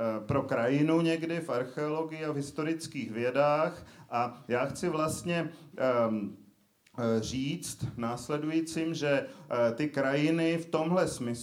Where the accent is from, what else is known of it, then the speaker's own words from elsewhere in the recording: Prague, Czechia; já bydlím dlouhodobě od malička v Praze